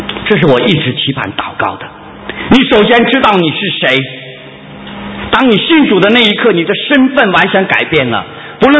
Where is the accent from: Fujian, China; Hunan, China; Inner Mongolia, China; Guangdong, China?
Inner Mongolia, China; 我从小很小的时候就被带去，妈妈带去内蒙古